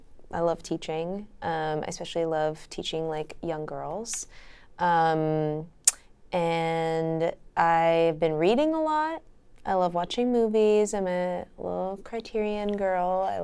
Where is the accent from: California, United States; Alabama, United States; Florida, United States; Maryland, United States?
California, United States; Santa Barbara; I was just gonna say that Ralph and I grew up in Santa Barbara.